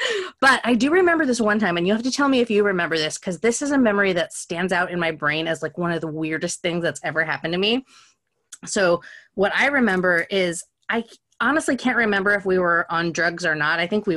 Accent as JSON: {"language": "English", "town": "Logan", "region": "Utah", "country": "United States", "tie": "born or raised there", "said": "So growing up in Logan in the late 80s, early 90s, there was very much like the whole nation was in the grip of that whole satanic panic thing."}